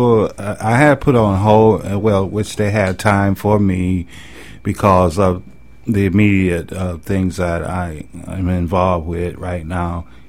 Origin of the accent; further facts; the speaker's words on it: Cleveland, Ohio, United States; No, I'm originally from Cleveland, Ohio.